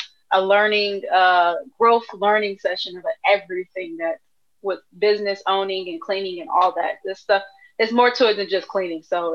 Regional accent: Ohio, United States; now in Minnesota, United States; So I moved to Minnesota because I'm originally from Ohio. I moved here for love, now married

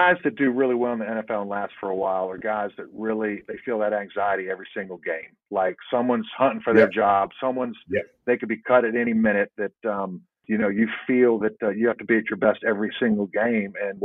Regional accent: North Carolina, United States; I came from North Carolina and we predominantly ran the ball.

